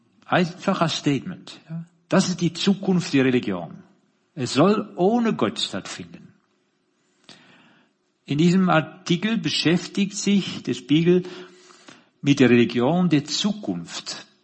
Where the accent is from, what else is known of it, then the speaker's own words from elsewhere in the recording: Netherlands; German is a second language; now in Germany; ich bin Holländer, falls man sich wundert, was für komischen Akzent ich habe und wie meine Grammatik nicht ganz passt manchmal.